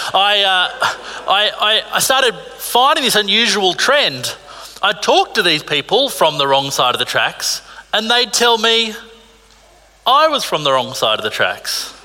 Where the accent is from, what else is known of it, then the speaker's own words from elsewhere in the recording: Narara, New South Wales, Australia; I grew up in Narara. I didn't love growing up in Narara. I spent 17 years in the same house.